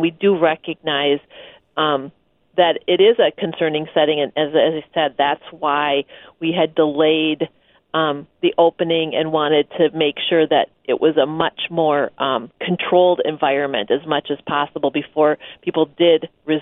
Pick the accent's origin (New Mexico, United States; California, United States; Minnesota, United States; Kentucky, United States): Minnesota, United States; was just expressing my feelings as a Minnesotan in summer, I just want to be able to do what I want.